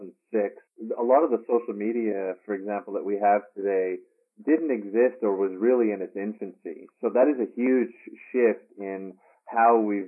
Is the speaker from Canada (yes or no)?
yes; Canada; accent: Canadian; You can decipher my Canadian accent, which is good.